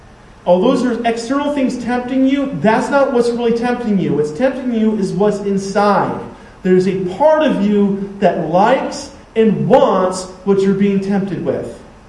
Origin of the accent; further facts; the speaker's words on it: United States; You know what makes me awesome is that I'm an American. That automatically makes me better than the rest of the world.